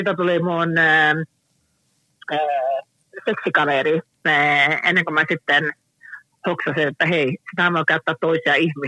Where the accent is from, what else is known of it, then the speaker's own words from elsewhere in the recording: Stockholm, Stockholm County, Sweden; born there; Mä olen syntynyt Ruotsissa, Tukholmassa.